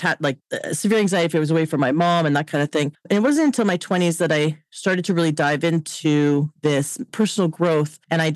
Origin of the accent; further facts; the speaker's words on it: Canada; Because I'm from Canada.